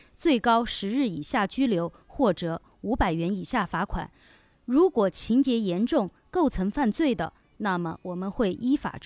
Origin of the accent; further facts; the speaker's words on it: Sichuan, China; 当然我们都是四川人的话